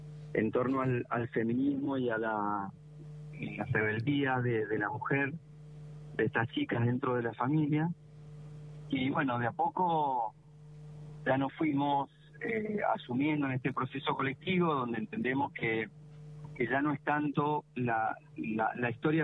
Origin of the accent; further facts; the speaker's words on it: Mendoza, Argentina; Yo soy de Mendoza, pude viajar a Buenos Aires